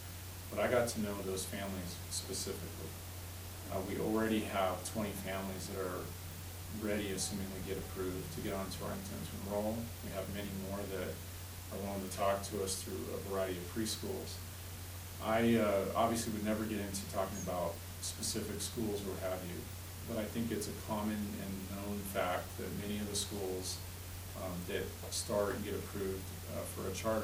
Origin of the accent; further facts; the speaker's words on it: Glendale, Arizona, United States; When I was younger, I was raised in Glendale and Sunny Slope, as I mentioned, but I spent extensive time in Sunny Slope as an adolescent.